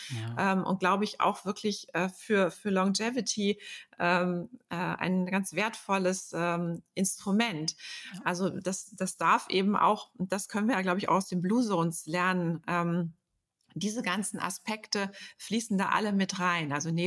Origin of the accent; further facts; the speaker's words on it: Düsseldorf, North Rhine-Westphalia, Germany; Ich komme aus Düsseldorf, habe da meine Praxis für Ernährungsberatung.